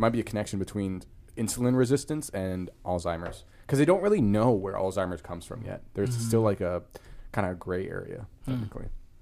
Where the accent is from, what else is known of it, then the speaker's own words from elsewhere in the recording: Vancouver, British Columbia, Canada; when I grew up in Vancouver, it's, like, not like that at all